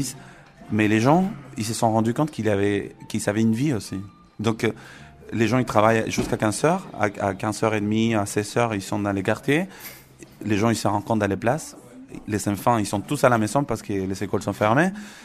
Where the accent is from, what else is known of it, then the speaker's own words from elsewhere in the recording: Chile; now in France; c'est très important pour nous qui on est des Chiliens, des Franco-Chiliens qui ont habité en France